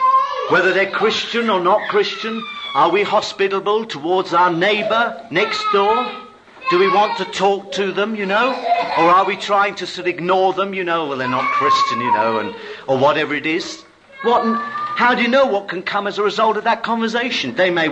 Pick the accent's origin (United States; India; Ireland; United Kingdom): United Kingdom; England; Well, we're English.